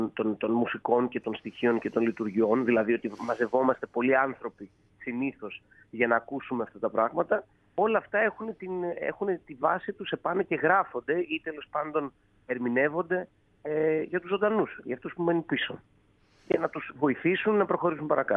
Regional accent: Epirus, Greece; γιατί κατάγομαι από την Ήπειρο

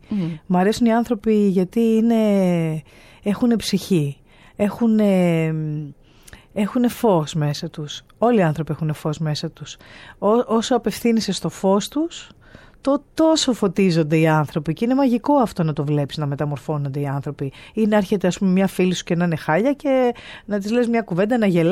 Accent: Giannitsa, Central Macedonia, Greece; Εκεί που μεγάλωσα, ναι, στο χωριό μου.

